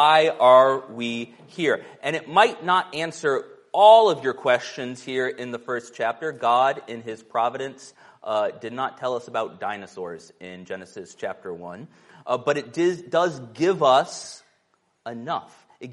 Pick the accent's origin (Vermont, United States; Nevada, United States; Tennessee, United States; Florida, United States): Florida, United States; Miami; I grew up in Miami. I thought there was like 10 stars in the sky.